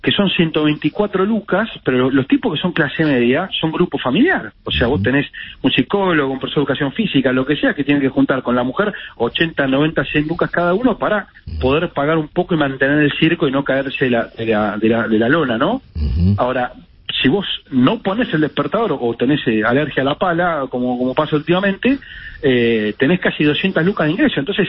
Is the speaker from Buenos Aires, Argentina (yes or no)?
yes; Buenos Aires, Argentina; No, yo soy porteño como vos.